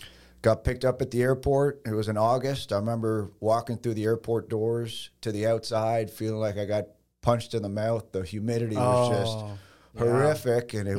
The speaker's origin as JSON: {"language": "English", "town": "Lachute", "region": "Quebec", "country": "Canada", "tie": "born or raised there", "first_language": "French/English", "said": "I grew up playing hockey in Quebec, small town, Lachute, mostly Francophone city. Grew up speaking French and English. My dad's English, my mom's French, so we spoke French and English at the dinner table"}